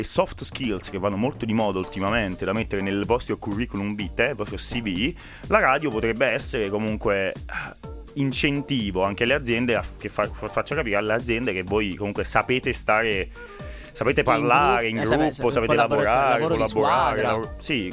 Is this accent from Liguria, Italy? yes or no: no; Molise, Italy; Ricordiamoci che io sono del Molise